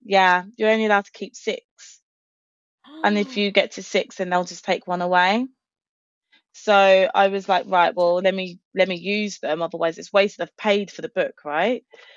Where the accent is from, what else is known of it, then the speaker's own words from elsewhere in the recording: London, United Kingdom; so I grew up in North London